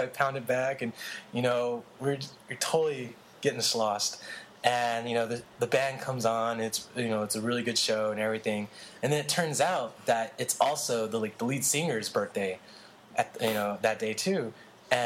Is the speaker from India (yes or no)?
no; Philippines; because my cousin and I, we're Filipino